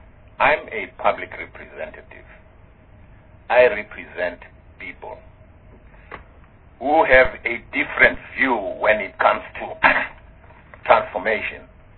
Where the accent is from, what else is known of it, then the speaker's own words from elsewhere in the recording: Soweto, Gauteng, South Africa; Now, we are talking about a lot of tourists coming into South Africa. I come from Soweto. That's a tourist destination.